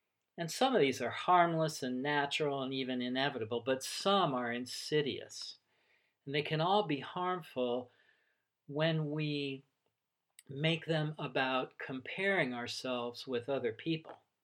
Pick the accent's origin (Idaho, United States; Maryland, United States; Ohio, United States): Ohio, United States; now in California, United States; Or I'm from Ohio. I've lived in California for 24 years, but I'm from Ohio. And, you know, my identity is still as a Buckeye.